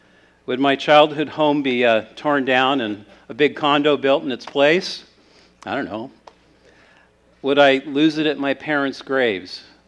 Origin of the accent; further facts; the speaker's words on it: Bellevue, Washington, United States; Paul and I traveled to my hometown of Bellevue, Washington, which is on the east side of Seattle. There's a lake in between called Lake Washington. We went there to see lifelong friends and to return to the place that shaped my early life.